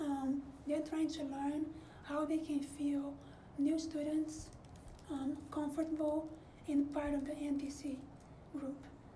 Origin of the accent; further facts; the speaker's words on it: Brazil; I myself am a foreigner. I'm from Brazil.